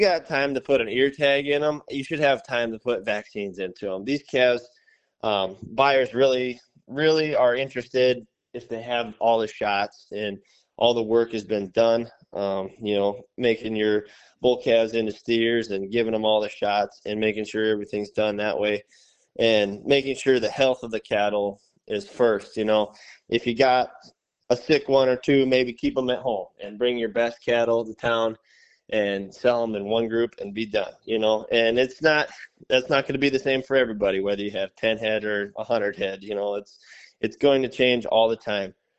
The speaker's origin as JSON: {"language": "English", "town": "Yankton", "region": "South Dakota", "country": "United States", "tie": "born or raised there", "said": "fortunate enough to land this job here at Stockman's Livestock here at my hometown barn here in Yankton."}